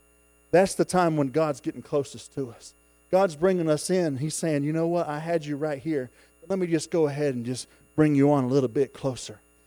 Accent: Florida, United States; I was born and raised in Florida.

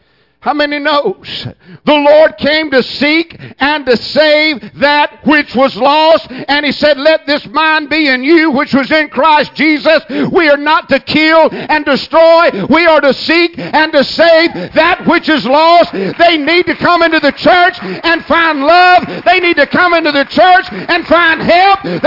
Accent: Villa Rica, Georgia, United States; And I told him, I'm from Villarica.

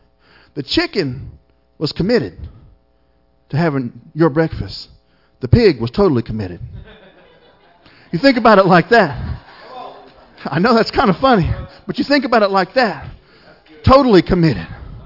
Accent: Florida, United States; Because, like I said, I'm from Florida. Our ravens are like that.

